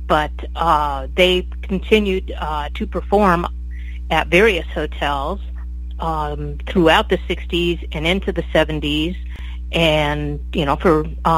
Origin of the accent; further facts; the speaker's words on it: Las Vegas, Nevada, United States; I grew up in Las Vegas. My family moved there when I was very young, just as the 1960s were dawning.